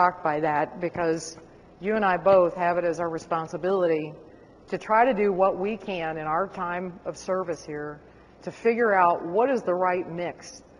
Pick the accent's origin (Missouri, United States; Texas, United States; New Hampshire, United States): Missouri, United States; I'm originally from Central Missouri, and I know that housing costs and all sorts of different costs are much lower in the central part of the state